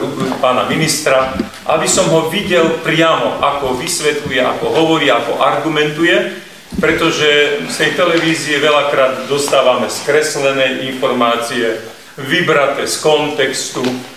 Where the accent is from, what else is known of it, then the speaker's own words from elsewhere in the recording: Banská Bystrica, Banská Bystrica Region, Slovakia; also born or lived in Trnava; Aj keď tu bolo povedané, že som sa narodil v Trnave, ale tam som sa len narodil. Celý čas sa hlásim a vyrastal som v krásnej Banskej Bystrici. A celé to okolie, nielen to hore Hronie, ale aj to Podpoľanie je naozaj môjmu srdcu veľmi blízke.